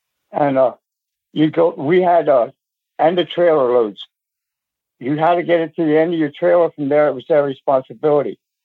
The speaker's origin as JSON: {"language": "English", "town": "Temple", "region": "Pennsylvania", "country": "United States", "said": "Oh, I know that whole area very well. I'm from Temple. You know where Temple is, right there?"}